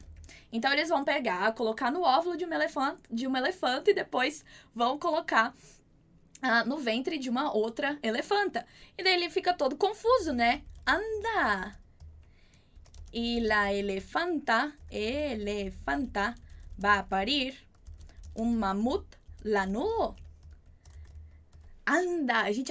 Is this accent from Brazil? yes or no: yes; Uberaba, Minas Gerais, Brazil; na minha terra, lá em Uberaba, eles é um dos maiores sítios paleontológicos do Brasil.